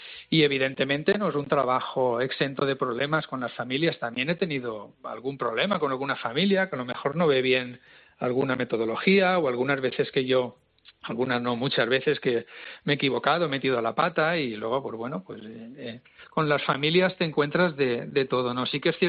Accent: Cocentaina, Valencian Community, Spain; ayudamos a unos ancianos con Alzheimer de Cocentaina, de mi pueblo.

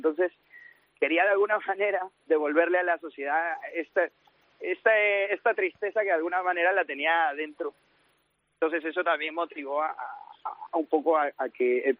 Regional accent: Peru; now in Madrid, Spain; yo soy de Perú, llevo 8 años en España

